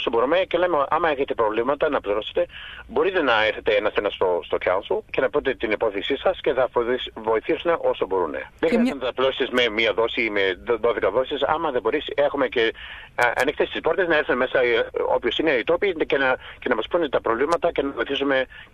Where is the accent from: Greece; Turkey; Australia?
Australia; Melbourne, Victoria; Μεγαλώσαμε στο Clifton Hill